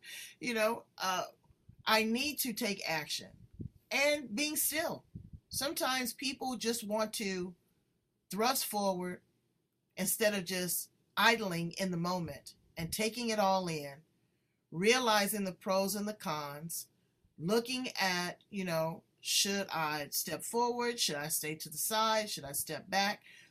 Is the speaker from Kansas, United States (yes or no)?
no; Los Angeles, California, United States; I'm from LA.